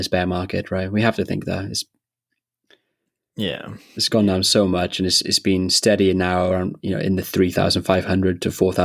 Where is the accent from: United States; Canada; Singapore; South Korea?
South Korea; I come in from South Korea